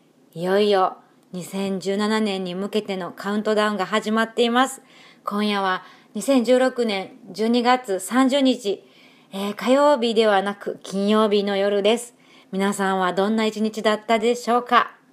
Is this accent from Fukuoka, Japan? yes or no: no; Wakayama, Japan; also born or lived in Osaka; 私はもともと和歌山の田舎で育って、もう部屋の隅っこでね、三角座りしながら毎日音楽を聴いていた、そんな少女だったので